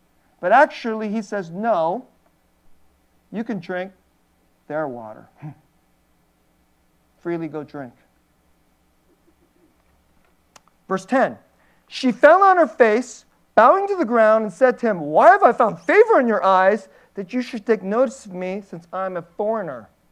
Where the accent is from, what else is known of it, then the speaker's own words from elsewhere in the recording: United States; I can imagine, and I'm Korean American, and when I was in college, I read this book about Japanese baseball, which I loved.